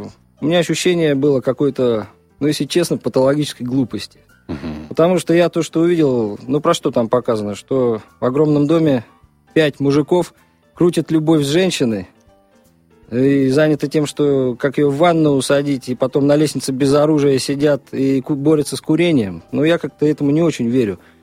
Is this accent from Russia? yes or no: yes; Saint Petersburg, Russia; Во-первых, я родом из Ленинграда, вот, а Волгоградская область – это историческая родина, то есть у меня две родины, вот там отец оттуда.